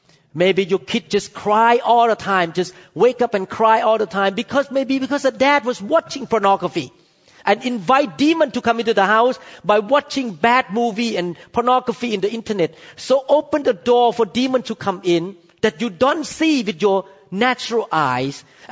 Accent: Thailand; I came from Thailand. I saw all kind of spiritual things in Thailand.

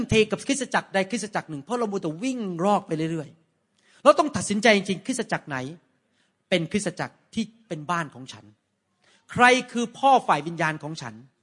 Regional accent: United States; ขอโทษนะครับผมมาจากอเมริกาภาษาไทยผมมันเพี้ยนไปเยอะแล้ว

